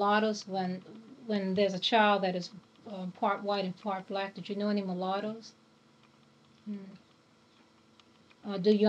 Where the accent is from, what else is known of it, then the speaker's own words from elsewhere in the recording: Charleston, South Carolina, United States; See, I'm from the Lower State. I'm originally from Charleston, and this is always a question that interests me, because in the Lower State, we do different things than what they do.